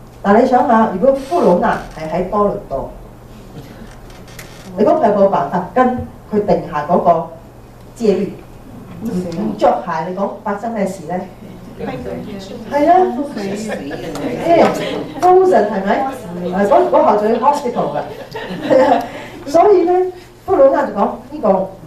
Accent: Singapore; 我是新加坡來的，新加坡一年365日是咩天時？

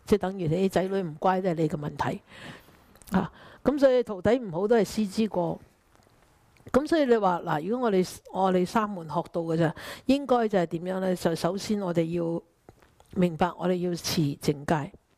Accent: China; 隱慾我們中國人都說的，古人有說的

